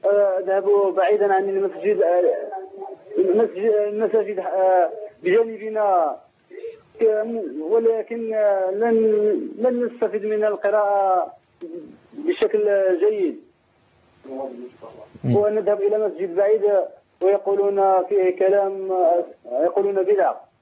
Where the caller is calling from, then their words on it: Morocco; من المغرب.